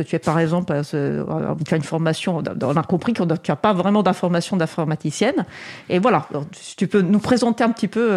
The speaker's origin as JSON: {"language": "French", "country": "France", "accent": "French", "said": "Pardon, c'est mon accent français."}